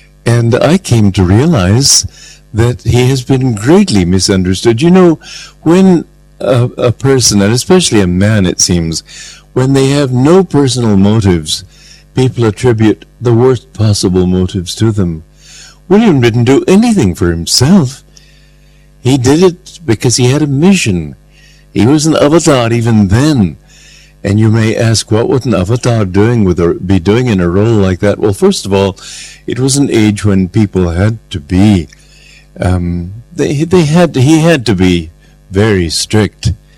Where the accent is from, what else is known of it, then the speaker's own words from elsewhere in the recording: Romania; I grew up on the English system of education. In Romania, we had a book called Our Island Story